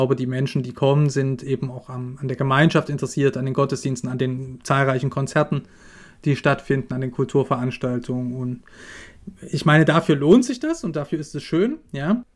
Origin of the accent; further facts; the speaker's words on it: eastern Germany, Germany; Da habe ich auch ein eigenes Ohr natürlich als Ossi darauf